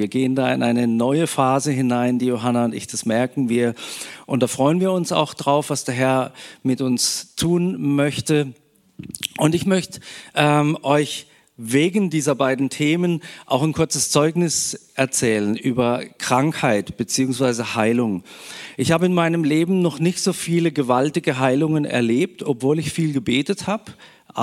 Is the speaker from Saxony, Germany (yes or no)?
no; Freiburg, Baden-Württemberg, Germany; ich komme aus Freiburg